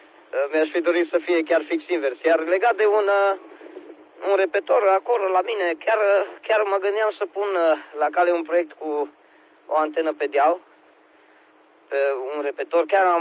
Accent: Romania; moved away; cândva când am plecat din Romanica, n-aș fi crezut aici că o să fie chiar așa

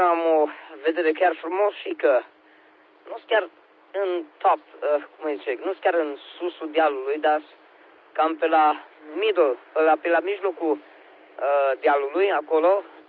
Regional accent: Romania; moved away; cândva când am plecat din Romanica, n-aș fi crezut aici că o să fie chiar așa

